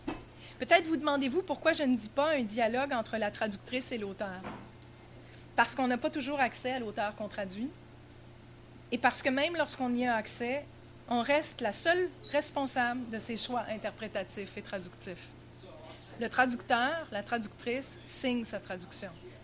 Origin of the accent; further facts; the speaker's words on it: Quebec, Canada; je l'ai traduite non pas chez moi au Québec, ni chez elle en Uruguay, mais à l'étranger, en Allemagne.